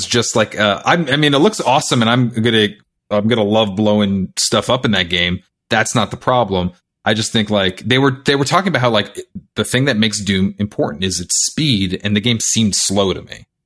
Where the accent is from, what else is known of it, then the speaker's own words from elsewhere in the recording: Canada; I'm Canadian